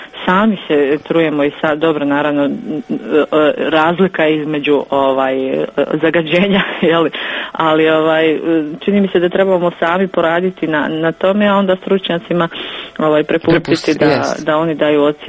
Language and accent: Croatian; Livno, Federation of Bosnia and Herzegovina, Bosnia & Herzegovina; zašto baš ta tvornica kod nas u Livnu gradi taj pogon i tako dalje, ako nisu Livnjaci. Dakle, onako, mi smo sumnjičavi u svemu.